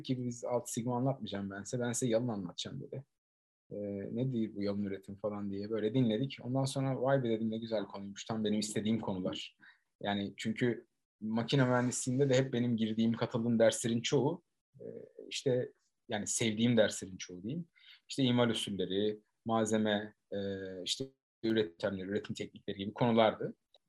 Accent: Eskişehir, Turkey; born there; 1987 Eskişehir doğumluyum.

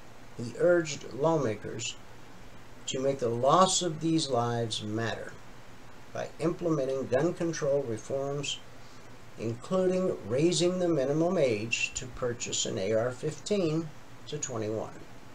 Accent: Georgia, United States; Jimmy Carter, who is from my home state, Georgia.

